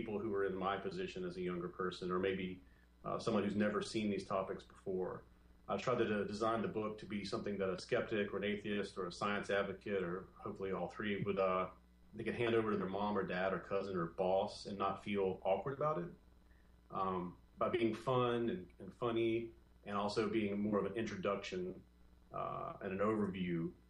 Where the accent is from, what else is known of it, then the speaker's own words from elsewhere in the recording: Mississippi, United States; I came from a very religious background. I'm from South Mississippi. I didn't go to a great high school.